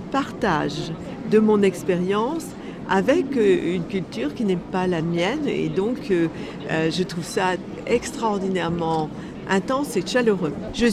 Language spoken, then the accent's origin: French; Brittany, France; une attente du public qui veut connaître mon pays, mon regard, ma région d'origine, la Bretagne.